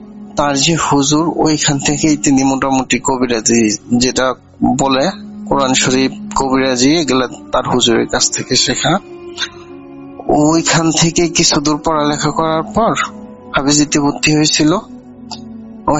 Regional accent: Jamalpur, Mymensingh Division, Bangladesh; now in Malaysia; আমি বর্তমানে আছি মালয়েশিয়াতে। … আমার গ্রামের বাড়ি হলো জামালপুরের।

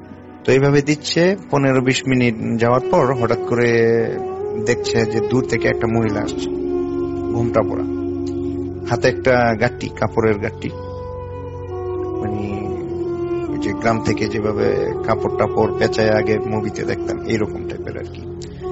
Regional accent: Siddhirganj, Dhaka Division, Bangladesh; now in Annemasse, France; আমি ফ্রান্সের আনেমাস শহরে থাকি, আর বাংলাদেশে আমার বাড়ি হচ্ছে নারায়ণগঞ্জের সিদ্ধিরগঞ্জ।

